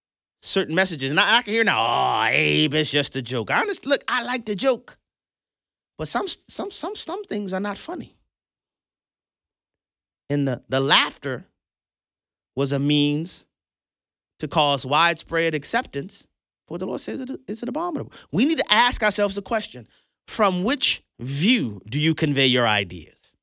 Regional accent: New Orleans, Louisiana, United States; Y'all know, most of y'all know, I'm from New Orleans. I lived through Hurricane Katrina.

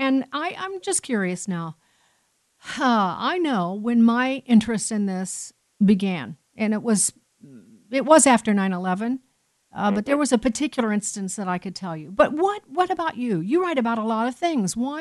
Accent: Chicago, Illinois, United States; because I'm from Chicago and I was doing drive time radio then there

